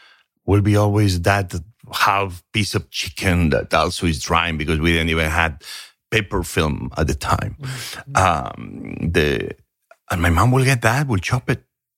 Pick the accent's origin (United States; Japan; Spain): Spain; Asturias; also born or lived in Barcelona, Spain; We were, I guess, immigrants inside Spain since I was very young because I grew up in Asturias, northern part of Spain.